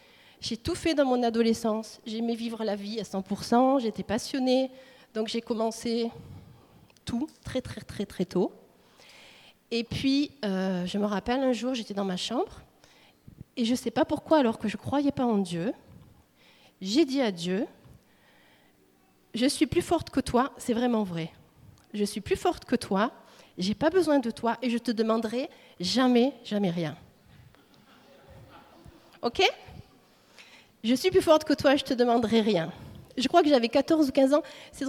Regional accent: Nîmes, Occitanie, France; born there; parce que je suis née à Nîmes, je suis du Sud

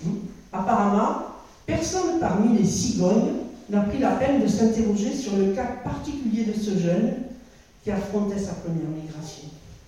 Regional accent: South-West France, France; now in Alsace, France; quand nous allions dans mon sud-ouest natal, parce que vous avez dû entendre dans mon accent que je ne suis pas une fille alsacienne, mais si mon cœur est alsacien.

